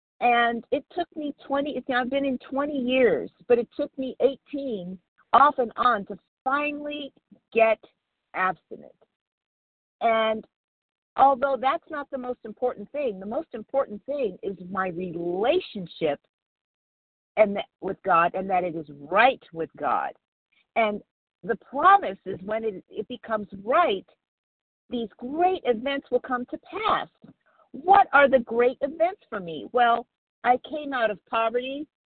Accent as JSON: {"language": "English", "town": "Palmdale", "region": "California", "country": "United States", "said": "I am from Palmdale, California"}